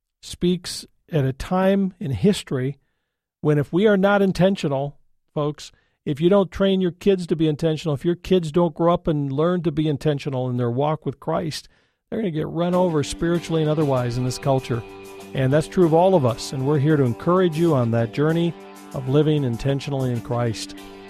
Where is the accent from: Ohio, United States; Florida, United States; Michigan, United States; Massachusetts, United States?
Michigan, United States; Jackson; I want to thank Marsha from Jackson, Michigan, my hometown, who recently joined us